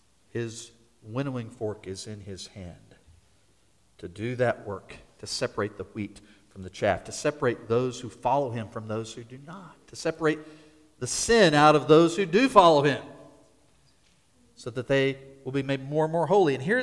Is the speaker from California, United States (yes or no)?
no; Kansas, United States; Now, as a boy growing up in Kansas, I knew what the harvest was about.